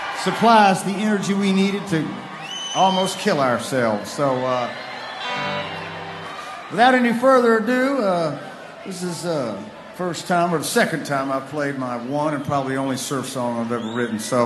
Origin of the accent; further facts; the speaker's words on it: Gulf Coast, United States; as a child of the Gulf Coast, where I grew up on the Alabama-Florida state line.